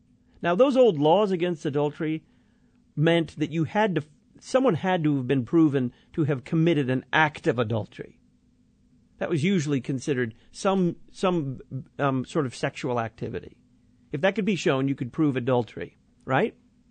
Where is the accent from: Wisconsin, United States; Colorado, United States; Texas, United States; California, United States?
Texas, United States; Some of Jeff's followers live in Texas, my home state, too.